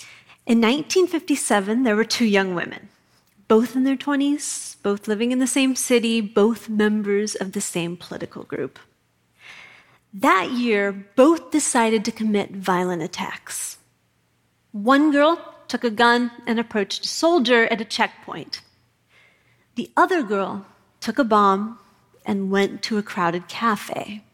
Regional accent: Idaho, United States; I grew up in Kootenai County, Idaho, and this is very important. This is not the part of Idaho with potatoes. We have no potatoes.

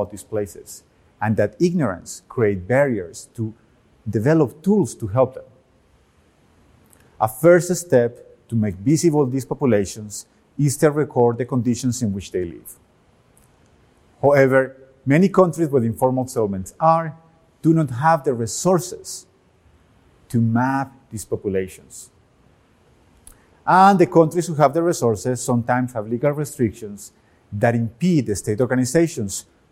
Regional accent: Medellin, Antioquia, Colombia; When I was 6 years old, growing up in Medellin, Colombia, I made one of the most impactful decisions of my life.

